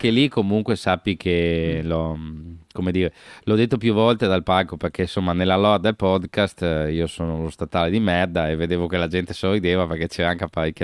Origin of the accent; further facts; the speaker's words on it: Rome, Lazio, Italy; io sono di Roma